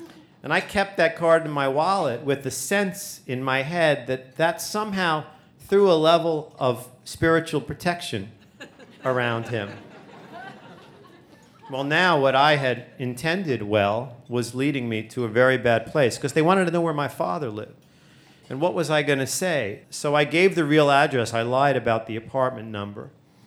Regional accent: Brooklyn, New York, United States; And of course I had, because I grew up in Brooklyn.

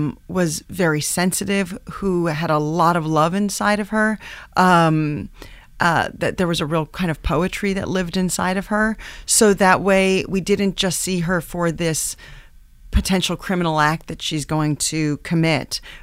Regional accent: New York, United States; And then when I moved to New York, or I should say back to New York, because I'm from New York, to go to Columbia

